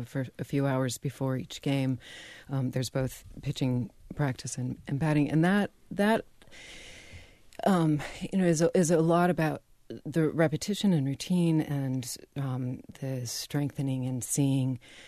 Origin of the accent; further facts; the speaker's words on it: Santa Fe, New Mexico, United States; growing up in Santa Fe, there wasn't much of an emphasis. It's not a very big sports town.